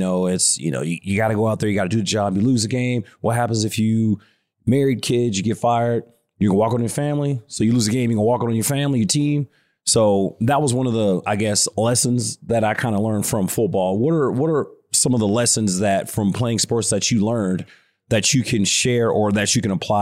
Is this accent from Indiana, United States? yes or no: no; Texas, United States; I think so I'm a Texas kid. I'm from Central Texas.